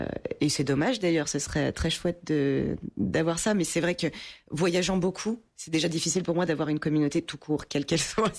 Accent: Île-de-France, France; j'ai grandi déjà partiellement dans le Val-de-Marne, où la communauté portugaise est relativement présente.

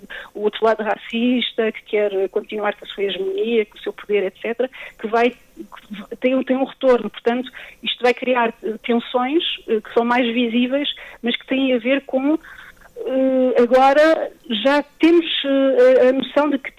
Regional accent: Portugal; hoje já digo sem problema nenhum, sou portuguesa de origem cabo-verdiana

